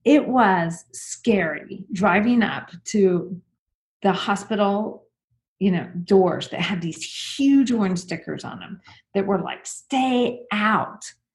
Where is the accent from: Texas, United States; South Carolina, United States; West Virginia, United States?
Texas, United States; And, you know, I'm Texan, so I'm proud of HEB too.